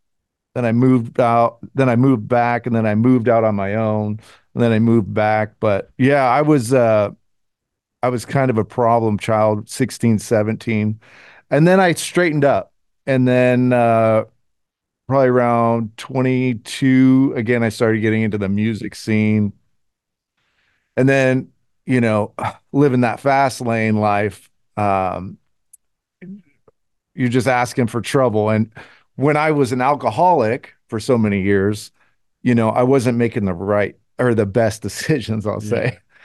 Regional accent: San Jose, California, United States; And we grew up in San Jose, California. And I had a great upbringing.

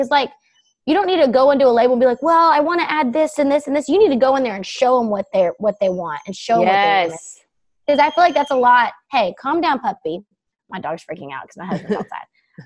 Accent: Baytown, Texas, United States; I grew up in Baytown, which is like, I feel like it's like … with some 808 beats. Like, it's super fun, kind of ghetto, which is totally me.

